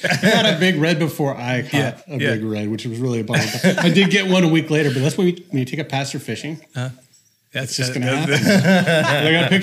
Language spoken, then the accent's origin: English; California, United States; I'm from Northern California, bro.